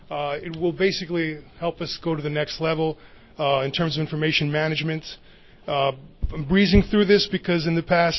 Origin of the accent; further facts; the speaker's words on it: New York, United States; especially here in New York. I'm a New Yorker, if you can't tell.